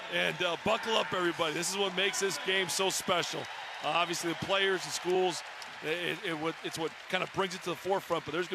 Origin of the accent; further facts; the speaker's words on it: Wisconsin, United States; But it, like I said, growing up in Wisconsin, representing this school